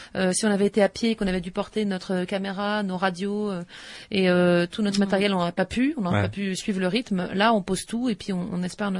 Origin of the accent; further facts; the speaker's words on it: Strasbourg, Grand Est, France; moi je suis artiste, on est strasbourgeois, on est tout ça à la fois